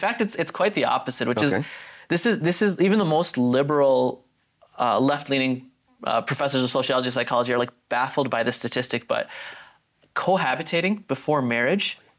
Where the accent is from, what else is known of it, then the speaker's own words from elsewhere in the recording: Pakistan; I'm from Pakistan.